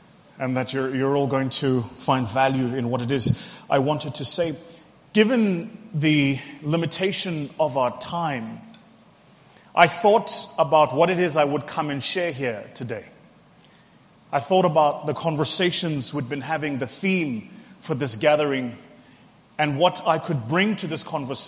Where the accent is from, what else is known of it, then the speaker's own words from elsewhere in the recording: South Africa; And for those of you who've never traveled to South Africa, when you do, you realize as a South African going into the rest of the continent that we are often disconnected from the realities of what it takes to truly live, exist, and thrive in our continent.